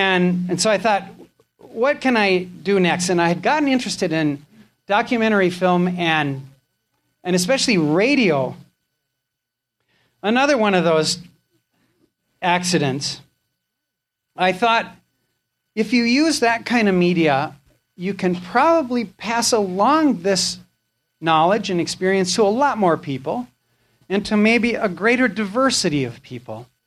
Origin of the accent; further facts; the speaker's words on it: Midwest, United States; I'm Norwegian from the Midwest. There's nothing subtle, complex.